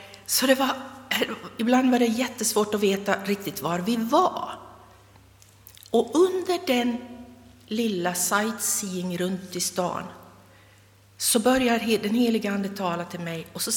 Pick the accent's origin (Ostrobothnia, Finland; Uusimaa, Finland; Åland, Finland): Ostrobothnia, Finland; Jakobstad; Vi ska gå tillbaka till Jakobstad och den församlingen där jag växte upp.